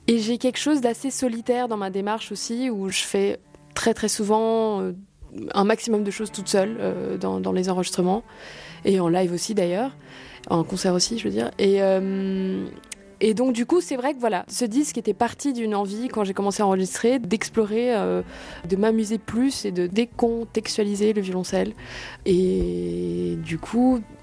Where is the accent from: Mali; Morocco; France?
France; also born or lived in Argentina / Brazil; J'ai grandi en France, en Argentine, je chante en espagnol, en portugais, en français.